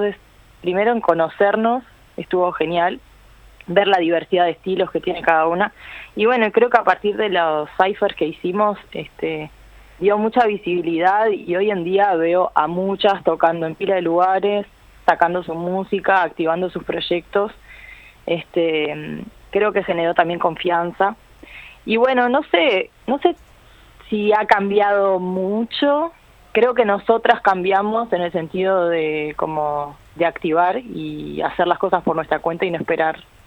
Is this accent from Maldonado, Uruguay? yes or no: no; Chuy, Rocha, Uruguay; yo soy de Chuy, soy de la frontera Uruguay-Brasil, entonces siempre escuché mucha música brasilera